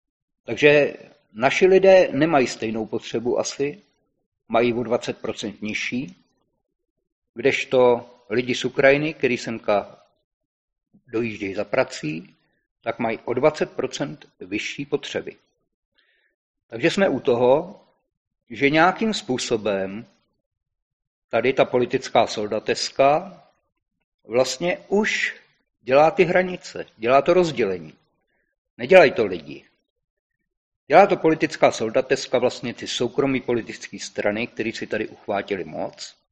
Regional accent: Jihlava, Vysočina Region, Czechia; já jsem z Jihlavy. U nás bohužel bylo teda německé město, byli jsme vyčleněni vlastně z Moravy, patřili jsme pod Říši.

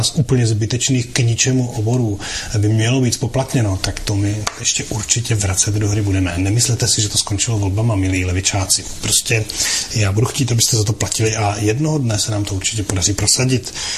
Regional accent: Prague, Czechia; My, co jsme z Prahy, tak víme, že tady existuje i období, i území klimatické krize nebo klimatické nouze.

